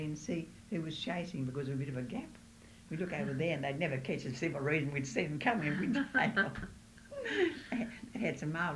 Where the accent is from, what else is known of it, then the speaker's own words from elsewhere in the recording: Blacktown, New South Wales, Australia; also born or lived in Sydney; Some of us were born down there, and the rest of the family were born up here.